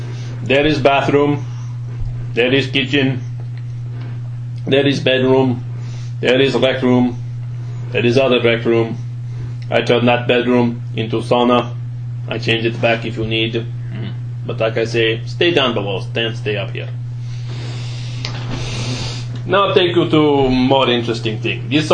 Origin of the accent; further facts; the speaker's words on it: Ukraine; Growing up in Ukraine does that.